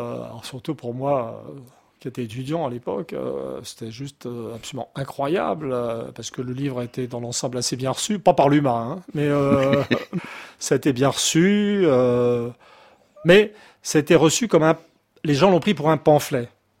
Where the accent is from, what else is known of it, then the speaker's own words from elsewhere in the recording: France; en tant que Français